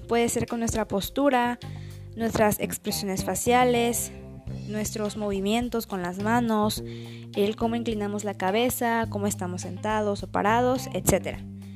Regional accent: Tapachula, Chiapas, Mexico; estudio la carrera de Ciencias y Técnicas de la Comunicación y soy de Tapachula, Chiapas.

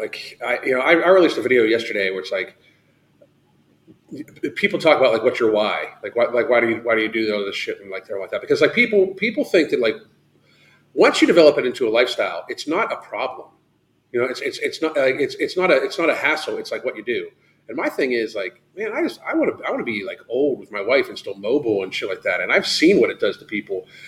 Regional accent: Pennsylvania, United States; Man, I grew up in Western Pennsylvania. Yeah, Southwest Pennsylvania, but Pittsburgh, they'll tailgate any motherfucking thing.

